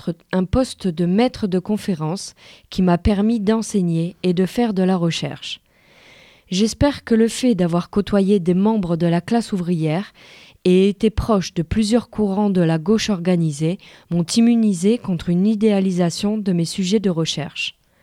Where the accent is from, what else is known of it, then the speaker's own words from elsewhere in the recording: Jaffa, Tel Aviv District, Israel; J'ai grandi à Jaffa, l'indigente, dans les années 1950, qui ont vu la montée de l'anticommunisme en Israël.